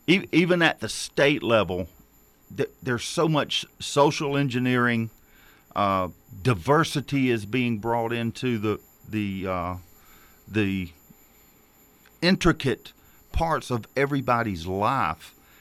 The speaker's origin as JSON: {"language": "English", "town": "Greenville", "region": "South Carolina", "country": "United States", "tie": "born there", "said": "Well, I was born in St. Francis Hospital in Greenville, South Carolina, 1960."}